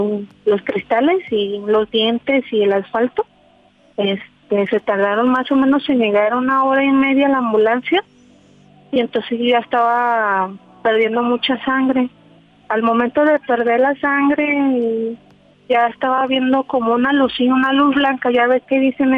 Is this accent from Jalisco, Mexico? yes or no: yes; Guadalajara, Jalisco, Mexico; Yo soy aquí de Guadalajara.